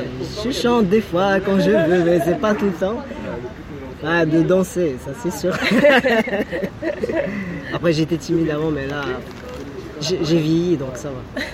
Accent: Morocco; now in France; je suis marocain d'origine, je vis en ce moment en France, pas beaucoup de temps mais quand même.

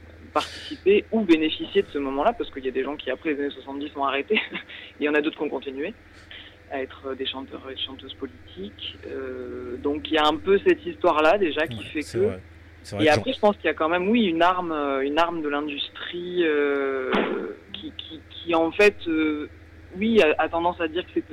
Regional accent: Île-de-France, France; Je dis notre parce que moi j'ai grandi en Seine-Saint-Denis.

